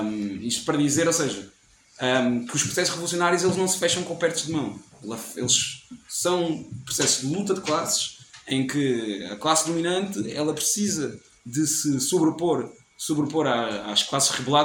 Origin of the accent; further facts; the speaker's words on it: Angola; Ou seja, eu, por exemplo, sou angolano